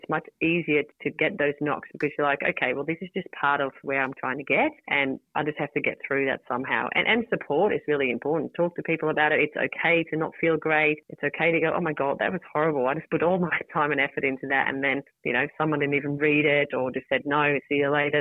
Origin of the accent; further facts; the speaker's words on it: Netherlands; English is a second language; moved away as an adult; now in Australia; I have a slight accent, and because I'm Dutch from origin. So I moved to Australia because I fell in love with my husband, and we lived in Europe for a little while, and we moved into Australia.